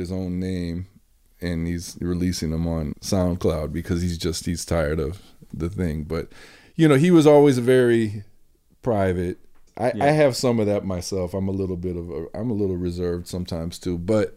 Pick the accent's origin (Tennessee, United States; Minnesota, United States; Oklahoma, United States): Tennessee, United States; Nashville; born there; And I was born in Nashville, and he was doing that thing.